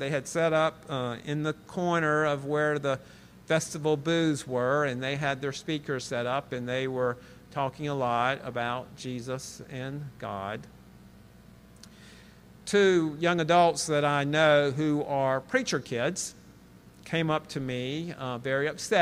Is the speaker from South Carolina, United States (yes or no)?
yes; Columbia, South Carolina, United States; I saw somebody there that I knew, that I grew up with outside of Columbia.